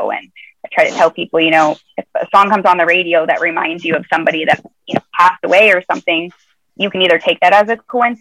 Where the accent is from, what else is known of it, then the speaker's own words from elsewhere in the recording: Nebraska, United States; And I'm from Nebraska originally. So it's a Midwestern, you know, middle of the country.